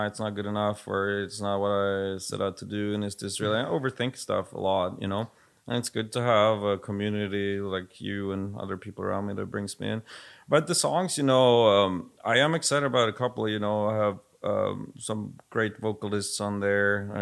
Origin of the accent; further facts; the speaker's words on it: Sweden; accent: Swedish; English is a second language; And with my Swedish accent and all the shit I got going for me.